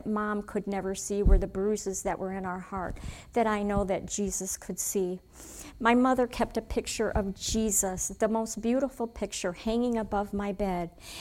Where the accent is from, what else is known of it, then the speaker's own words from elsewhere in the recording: Dyer, Tennessee, United States; born there; moved away; I was born in Dyer, Tennessee to a mother and father who grew up in godly homes.